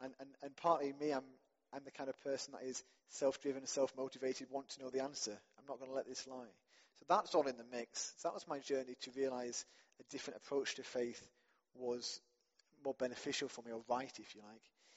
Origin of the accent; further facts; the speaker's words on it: Yorkshire and the Humber, United Kingdom; First, let's say I was brought up in West Yorkshire.